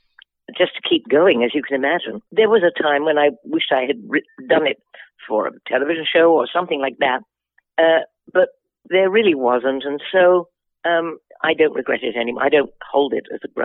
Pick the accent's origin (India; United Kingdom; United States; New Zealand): United Kingdom; England; she's American and I'm English, but it didn't matter.